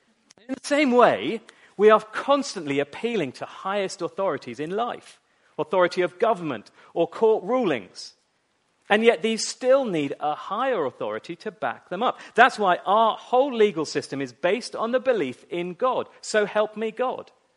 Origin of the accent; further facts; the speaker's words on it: Australia; Yeah, I am, by the way, just in case you're wondering. I'm an Aussie.